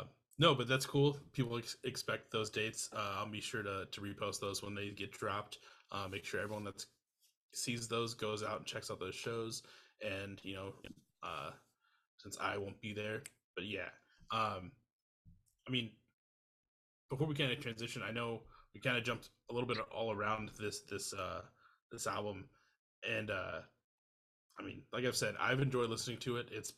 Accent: Iowa, United States; now in Minneapolis, United States; So I'm originally from Iowa

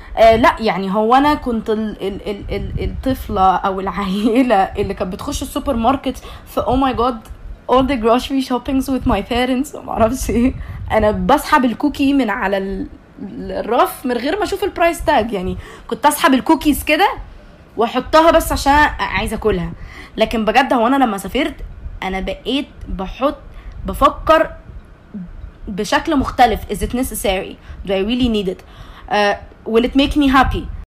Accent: Egypt; اول ما عرفت ان انا مصريه

